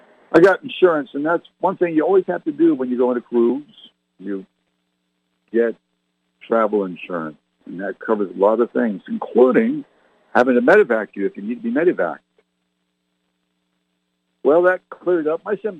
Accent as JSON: {"language": "English", "country": "Canada", "tie": "born or raised there", "said": "You know, I was born and raised in Canada."}